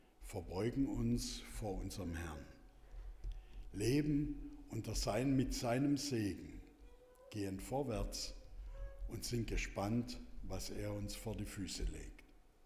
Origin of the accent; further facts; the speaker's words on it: Germany; Wenn wir Herr Trump begegnen würden, dann wären wir als Deutsche ja sehr höflich.